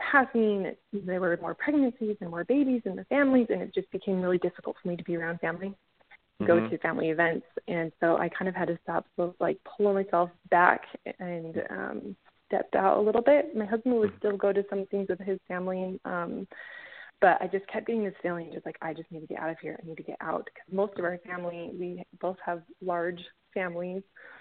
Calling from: Utah, United States

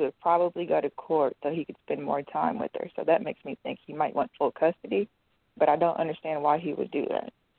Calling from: Kentucky, United States; from Kentucky.

